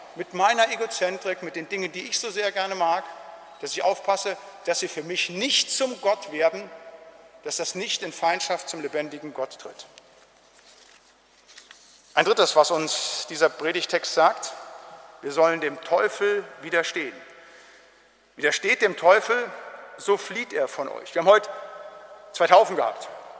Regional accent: North Rhine-Westphalia, Germany; Also da, wo ich herkomme aus dem Siegerland

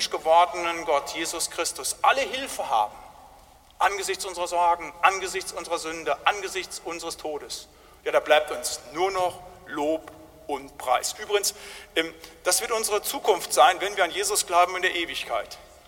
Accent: North Rhine-Westphalia, Germany; Da, wo ich herkomme aus dem Siegerland, eine sehr fromme Gegend hier in Deutschland

